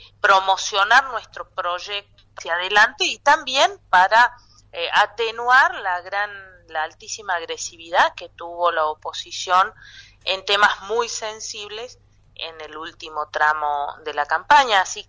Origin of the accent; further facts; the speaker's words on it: San Carlos de Bariloche, Río Negro, Argentina; born there; yo nací en San Carlos de Bariloche y toda mi transcurso por función pública lo hice desde esa ciudad